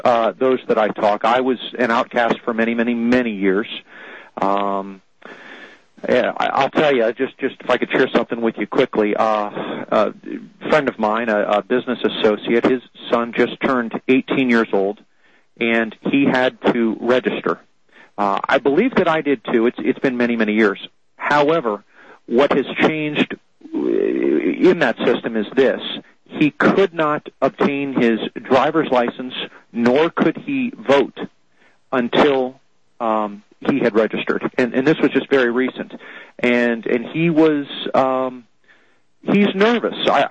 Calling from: Ohio, United States; Now, I'm calling from Ohio.

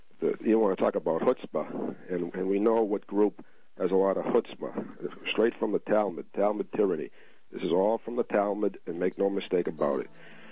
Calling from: Massachusetts, United States; from Tennessee. I'm … from Massachusetts.

